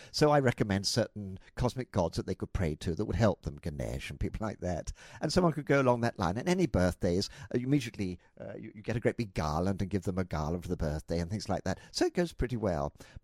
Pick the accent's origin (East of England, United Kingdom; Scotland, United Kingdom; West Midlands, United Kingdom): East of England, United Kingdom; Ipswich; I come from Ipswich, which is a market town, about 120,000 population, and it's the major town in Suffolk.